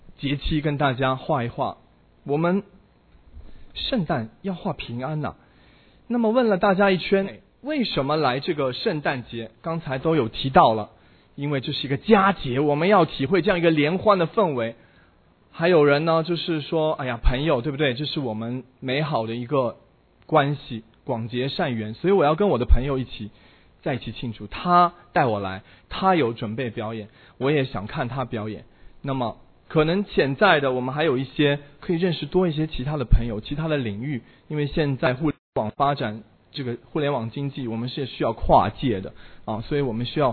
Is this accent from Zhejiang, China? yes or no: yes; Hangzhou, Zhejiang, China; 我老家是杭州的，所以杭州虽然不像北方那么传统，但是在我80年代出生的那个时候